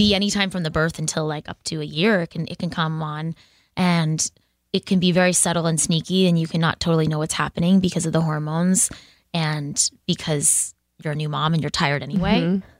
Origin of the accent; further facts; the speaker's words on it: Boston, Massachusetts, United States; I'm from Boston. I'm very grounded. I'm like a Sox fan.